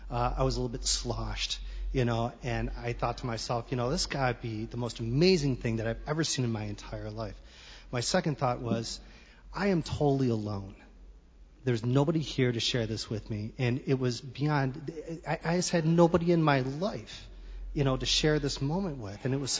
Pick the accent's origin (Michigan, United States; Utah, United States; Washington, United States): Michigan, United States; Detroit; born there; I was born in Detroit. I was born in the Midwest.